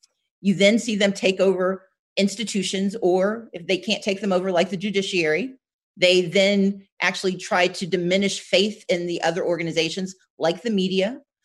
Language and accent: English; Gulfport, Mississippi, United States; also born or lived in Wisconsin; So I was born in Wisconsin, but we all grew up in Gulfport, Mississippi.